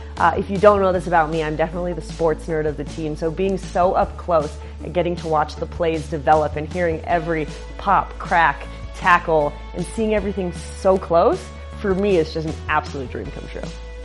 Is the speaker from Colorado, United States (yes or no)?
yes; Denver, Colorado, United States; from Denver, Colorado, and this is my seventh season as a Denver Broncos cheerleader.